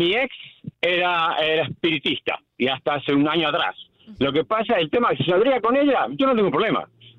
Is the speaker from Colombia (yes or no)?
no; Argentina; No, yo soy del país de Argentina, pero la provincia de Uruguay es otra cosa.